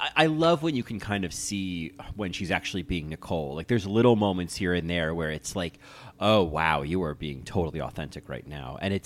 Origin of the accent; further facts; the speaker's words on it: New Jersey, United States; Maybe because I grew up in New Jersey.